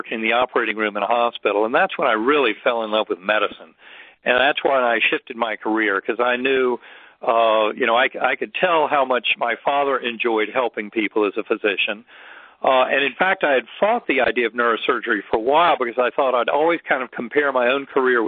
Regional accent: Winston-Salem, North Carolina, United States; I grew up in Winston-Salem, and I love North Carolina. I still have family there.

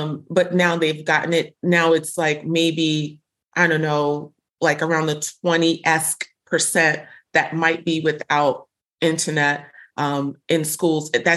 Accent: Brooklyn, New York, United States; accent: Brooklyn; That's my Brooklyn accent.

